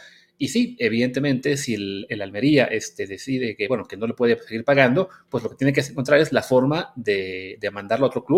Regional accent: Mexico; yo soy de México

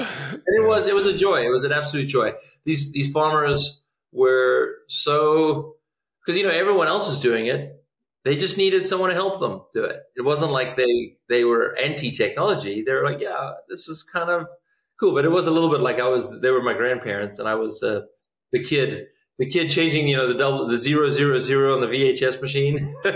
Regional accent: California, United States; As strange as it sounds, I come from Silicon Valley, and 5 or 6 years later, people still were not using email.

